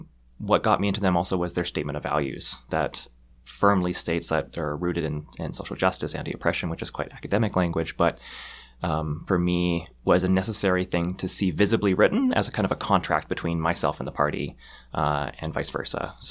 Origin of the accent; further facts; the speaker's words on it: Langley, British Columbia, Canada; also born or lived in Vancouver / Caribbean; I was born in Vancouver. I was raised actually in Langley out in the burbs and mostly raised there, except for a slight stint where my family moved to the Caribbean